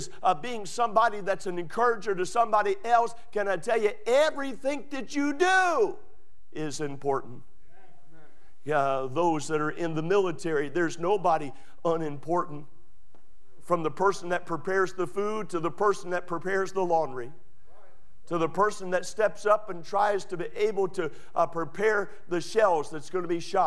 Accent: United States; I'm saying that I thank God that I'm an American.

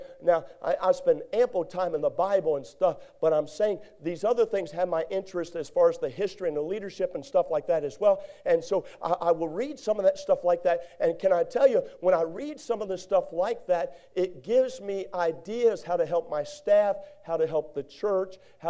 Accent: Hampstead, Maryland, United States; I was raised in Hampstead, Maryland, and worked on a ranch for a little while

